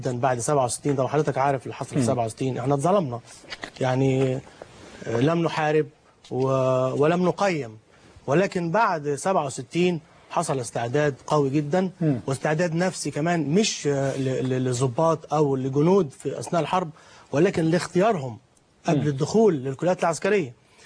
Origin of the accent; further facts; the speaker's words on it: Suez, Suez Governorate, Egypt; لأن أنا أصلا من السويس والبحر بالنسبة لنا بحرية